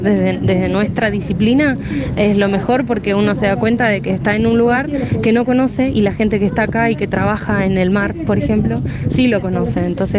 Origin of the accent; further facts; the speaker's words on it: Río Gallegos, Santa Cruz, Argentina; now in San Antonio Oeste, Argentina; No, yo soy de Río Gallegos, de Santa Cruz.